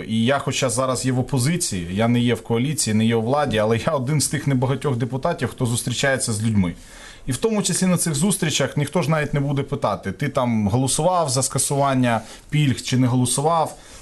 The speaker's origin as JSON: {"language": "Ukrainian", "region": "Kyiv", "country": "Ukraine", "said": "Я, наприклад, киянин, от я можу сказати, як киянин."}